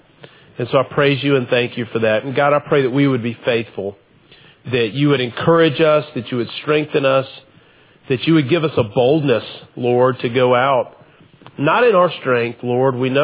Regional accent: Homewood, United States; I grew up in Homewood, went to Homewood High School, but did not grow up in a Christian home.

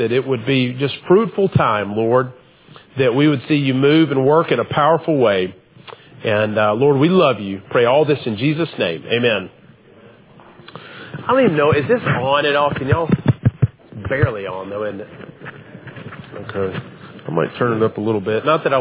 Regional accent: Homewood, United States; I grew up in Homewood, went to Homewood High School, but did not grow up in a Christian home.

